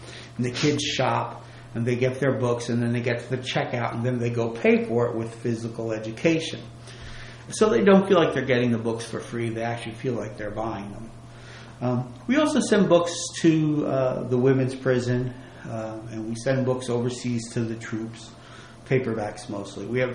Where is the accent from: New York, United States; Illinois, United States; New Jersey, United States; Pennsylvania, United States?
New Jersey, United States; Newark; I guess I grew up in the city. I grew up in Newark. And in Newark, it was very neighborhood-oriented.